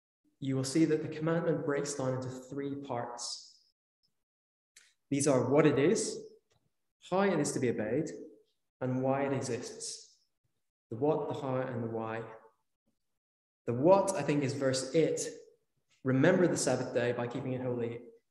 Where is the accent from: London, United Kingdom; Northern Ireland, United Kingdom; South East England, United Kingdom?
Northern Ireland, United Kingdom; In the culture that I grew up in Northern Ireland